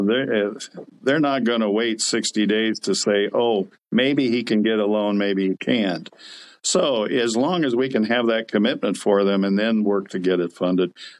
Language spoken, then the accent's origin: English; Pomeroy, Ohio, United States; I drive through my hometown of Pomeroy, and there are a lot of vacant lots that used to have a house